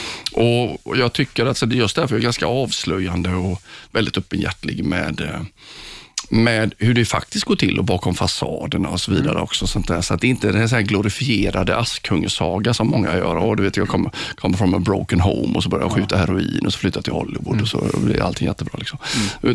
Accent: Sweden; jag är ju inte så känd i Sverige just liksom, även om jag är svensk.

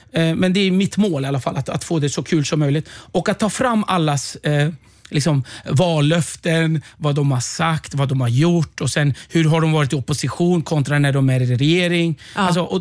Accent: Stockholm, Stockholm County, Sweden; also born or lived in Järfälla; Alltså jag är då uppvuxen i Rinkeby

